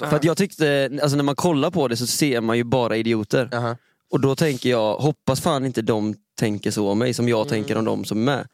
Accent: Gothenburg, Västra Götaland County, Sweden; Jag är från Göteborg.

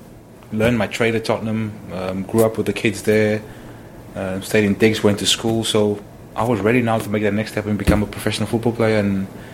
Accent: Cape Town, Western Cape, South Africa; Yeah, I think where I grew up in the Cape Flats, probably if you go more to Johannesburg, and in certain areas in Cape Town, that's probably people will think of as a good thing. But where I grew up, it was about winning.

